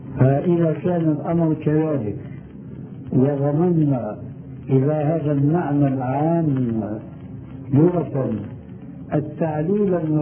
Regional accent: Syria; ففي كثير من البلاد عندنا في سوريا

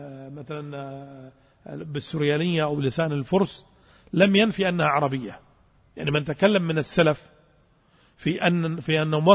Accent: Saudi Arabia; توزيعه ضعيف عندنا في السعودية

